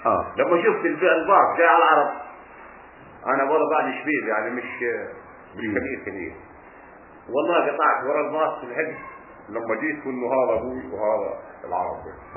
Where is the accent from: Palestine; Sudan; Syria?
Palestine; moved away; لما طلعنا من فلسطين وهم جايين جونا على طريق الغرب بترجعوا على الهود